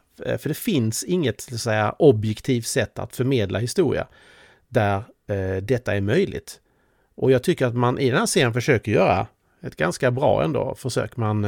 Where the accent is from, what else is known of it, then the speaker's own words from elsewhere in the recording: Skåne, Sweden; Och som skåning stör jag mig faktiskt ganska ofta på att Uppåkra inte nämns